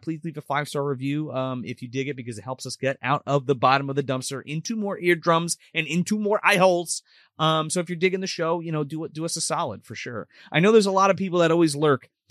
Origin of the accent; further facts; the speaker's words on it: New Jersey, United States; And I'm very excited because we're from New Jersey.